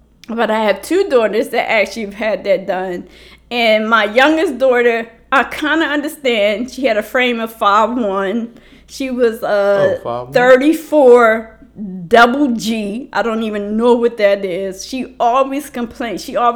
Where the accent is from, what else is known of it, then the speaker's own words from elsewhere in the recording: Baltimore, Maryland, United States; I'm from Baltimore. And I grew up with Jamaicans, Trinidadians, Guyanese, Haitians. Like, so we was like, half of Park Heights was like Caribbean.